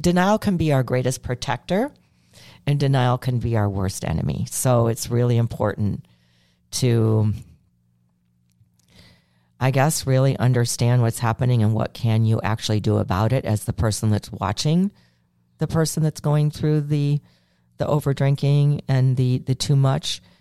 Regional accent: Chicago, Illinois, United States; Since I'm from Chicago, I definitely can see that one.

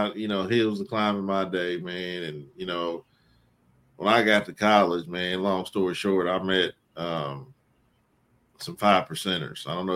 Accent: Memphis, Tennessee, United States; because my dad, man, you know, just growing up in Memphis, like, I love blues music.

